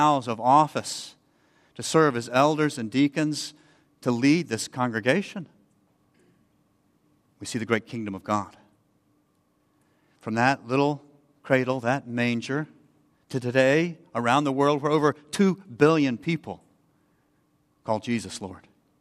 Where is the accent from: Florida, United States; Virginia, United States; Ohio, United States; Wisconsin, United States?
Florida, United States; I grew up in Florida on the coast. And where I live, the coast of Florida has just a sandy bottom.